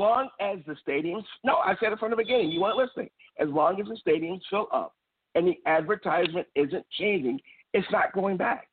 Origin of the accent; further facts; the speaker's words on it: Chicago, Illinois, United States; Let me say this again. I'm from Chicago.